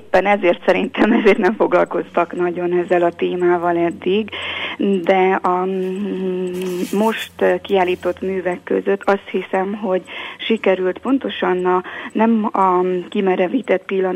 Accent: Transylvania, Romania; Magyarország anyaország, Erdély a szülőföldem

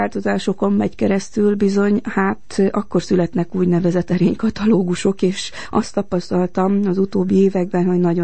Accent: Corund, Harghita, Romania; hiszen székely vagyok, Korondról származom

